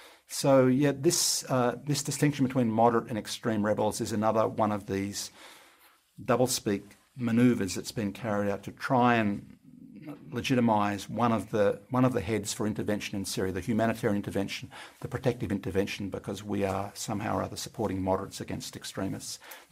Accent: Australia; they're treated in the same way I am as an Australian academic

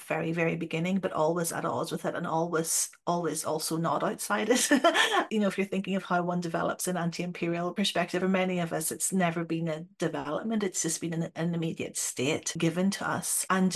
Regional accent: Trinidad & Tobago; I decided to study the Caribbean, which is my home. I'm from Trinidad

